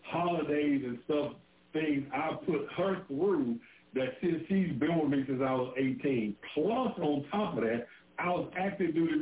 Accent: Birmingham, Alabama, United States; I'm from Birmingham, Alabama.

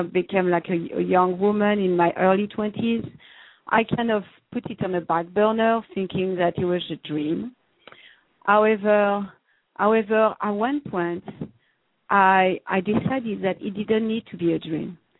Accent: France; English is a second language; moved away as an adult; So as you can hear, I'm from France. I was born and raised in France until around 25 years old. And when I was 25, I decided that I wanted to travel.

